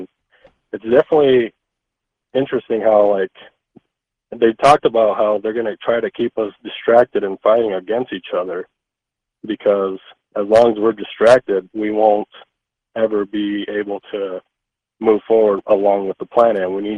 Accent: California, United States; I'm actually from California. I've been living out here for a couple of years.

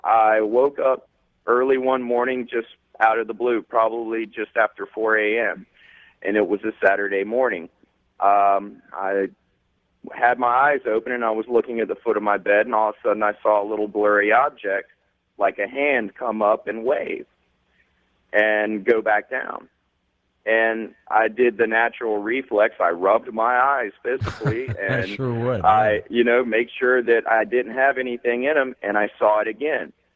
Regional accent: Myrtle Beach, South Carolina, United States; I'm calling from Myrtle Beach. I'm listening to you on WRNN 99.5.

